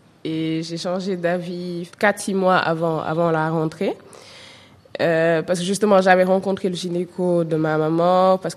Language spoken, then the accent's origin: French; Saly, Thiès, Senegal; je suis pas de Dakar, je suis de Sali